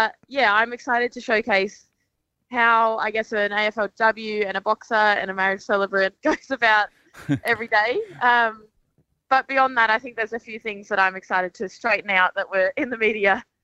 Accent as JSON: {"language": "English", "town": "Brisbane", "region": "Queensland", "country": "Australia", "moved": "yes", "lives_now": "Melbourne, Australia", "said": "I'm a kid from Brisbane. I don't know, you know, what I was in for when I moved down here to Melbourne."}